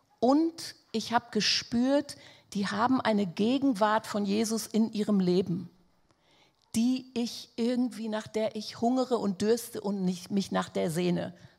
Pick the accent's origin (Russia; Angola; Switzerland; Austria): Angola; Also ich komme aus Angola, glaube ich gesagt.